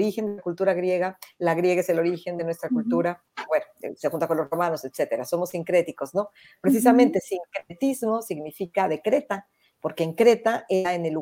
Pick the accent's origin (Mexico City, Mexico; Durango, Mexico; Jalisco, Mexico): Mexico City, Mexico; born there; now in San Miguel de Allende, Mexico; yo soy tierra adentro, les comentaba antes de entrar a Natalia, antes de entrar a la escena, que yo estoy ahora en San Miguel de Allende, Guanajuato, es corazón del continente de México, ¿no? Yo nací en la Ciudad de México